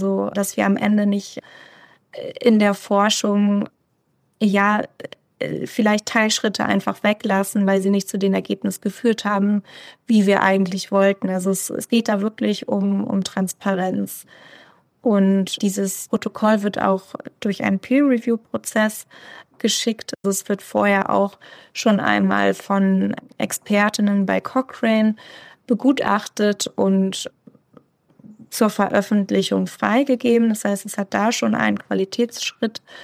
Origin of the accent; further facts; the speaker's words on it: Bremen, Germany; ich komme ursprünglich aus dem Norden, aus Bremen, und habe dann aber, ja, ich sag mal, einen Kreis durch Deutschland gezogen.